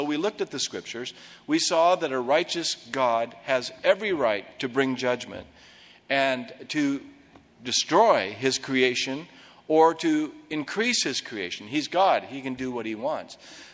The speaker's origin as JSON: {"language": "English", "town": "Portland", "region": "Oregon", "country": "United States", "tie": "born or raised there", "said": "I was raised in Portland at this time. I was just a little guy."}